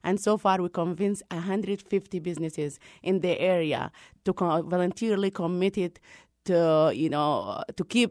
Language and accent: English; Sudan; English is a second language; moved away as an adult; also born or lived in Virginia; now in Iowa City, United States; I came from Sudan 20 years ago. I lived in Virginia before I moved to Iowa, where I started my family.